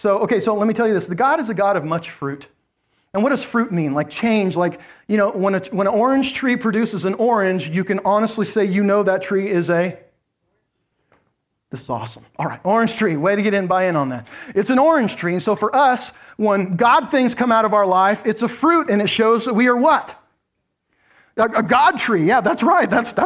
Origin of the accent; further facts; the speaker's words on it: United States; I'm not blessed because I'm American.